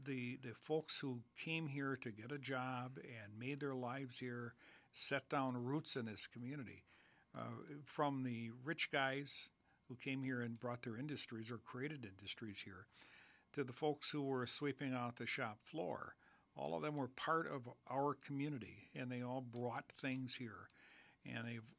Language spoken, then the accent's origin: English; United States; because it's halfway between Chicago and Milwaukee. For me, it's a great place to live because it's my hometown, and my family has grown up here.